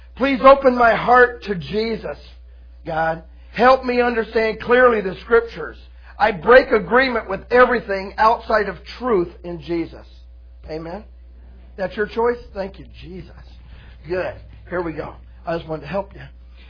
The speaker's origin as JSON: {"language": "English", "region": "Florida", "country": "United States", "said": "I'm from Florida. I don't like cold, okay?"}